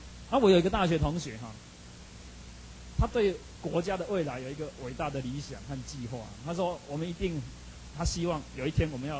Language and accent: Chinese; China; 当我们出去讲述说我是中国人的时候